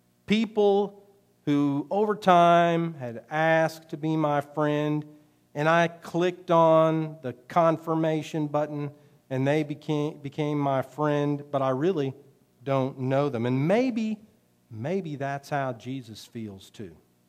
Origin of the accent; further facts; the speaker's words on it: Oklahoma, United States; I'm from Oklahoma, and that's where … is from, too.